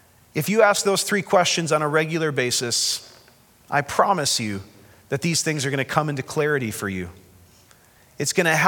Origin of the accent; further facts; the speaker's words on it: United States; I love being an American, but I love being a citizen of heaven a lot more.